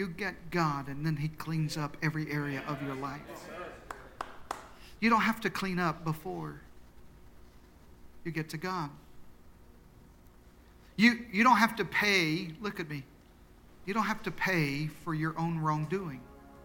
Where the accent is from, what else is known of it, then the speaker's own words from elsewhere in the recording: Arkansas, United States; and I'm from Arkansas, so I really am from Arkansas.